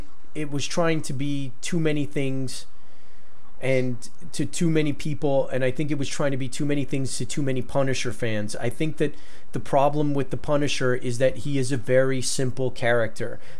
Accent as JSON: {"language": "English", "town": "New York City", "region": "New York", "country": "United States", "tie": "born or raised there", "said": "growing up in New York City, in and around New York City, seeing, like, the dirty subways, seeing, you know, growing up in that 70s sort of New York where you didn't feel safe on the subway."}